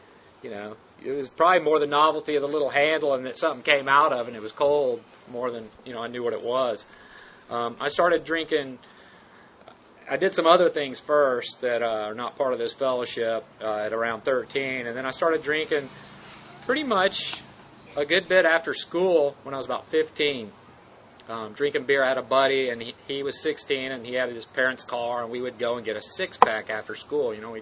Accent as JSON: {"language": "English", "town": "Houston", "region": "Texas", "country": "United States", "tie": "born or raised there", "said": "I grew up in Houston. We moved to West Texas for a little while, and then went back to Houston."}